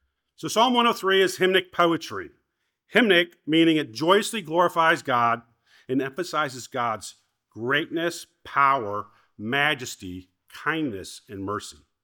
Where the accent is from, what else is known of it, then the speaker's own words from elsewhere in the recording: Ohio, United States; Growing up in Northeast Ohio, born-again believer was a term that was foreign to me.